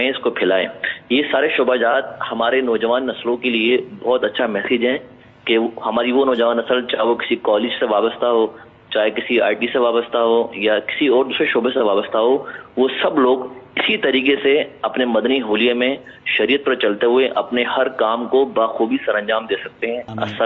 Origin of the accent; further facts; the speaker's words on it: Karachi, Sindh, Pakistan; now in United Arab Emirates; متحدہ عرب امارات سے، میں کراچی پاکستان مریض کا رہنے والا ہوں،